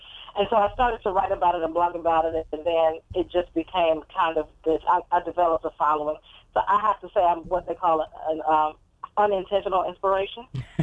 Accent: Georgia, United States; I'm from Georgia, so I just know better than to try to do anything with rain, sleet, cold.

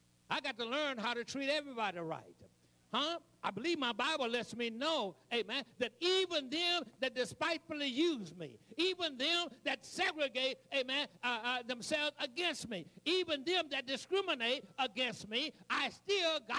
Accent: United States; accent: Eastern; And somebody says that I have a what is called a Eastern accent. I sound like I'm from Maryland.

